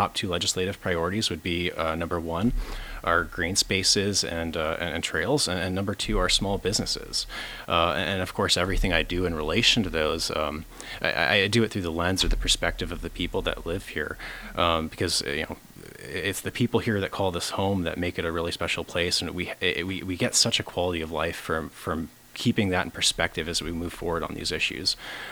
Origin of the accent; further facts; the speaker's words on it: Soldotna, Alaska, United States; I am a lifelong Alaskan. I was born here right in Soldotna and raised locally.